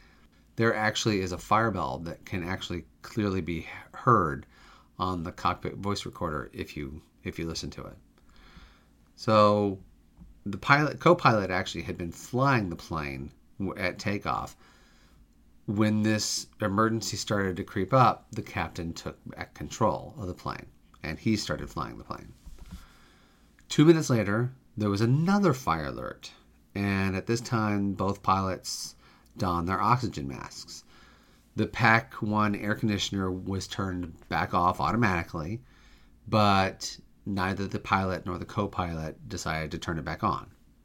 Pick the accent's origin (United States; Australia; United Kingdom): United States; Anchorage, Alaska; these two pilots that were flying UPS Flight 6 were based in Anchorage, Alaska, which is actually my hometown.